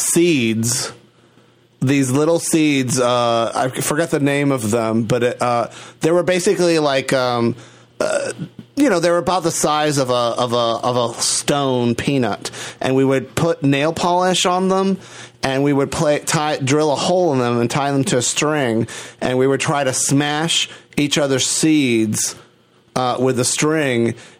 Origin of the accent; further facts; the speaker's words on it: Puerto Rico; Listen, I grew up in Puerto Rico. There's tons of kids that I knew that could not swim.